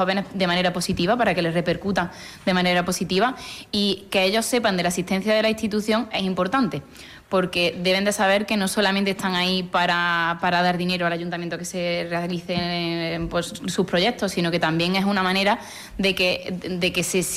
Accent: Cabra, Andalusia, Spain; las necesidades que yo tenía en mi pueblo en ese momento, y por suerte pues Cabra lleva mucho tiempo trabajando en materia de juventud

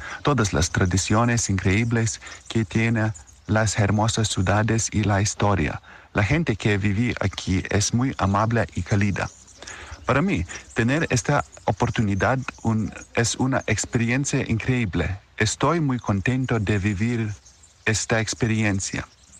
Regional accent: Lithuania; Spanish is a second language; now in Spain; soy de Lituania y ahora trabajo como voluntario en Amigos de Europa. Este es mi tercer mes en Andalucía

